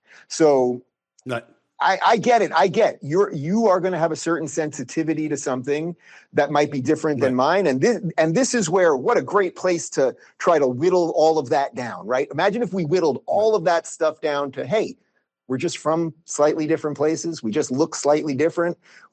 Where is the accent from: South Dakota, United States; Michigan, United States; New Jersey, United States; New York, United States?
New York, United States; Long Island; also born or lived in Brooklyn / Los Angeles; I'm a born and bred New Yorker. I was born in 76 in Brooklyn before it was, you know, hipster Brooklyn, when it was old school Brooklyn. I grew up in the suburbs in Long Island, but I lived in New York City for about 20 years.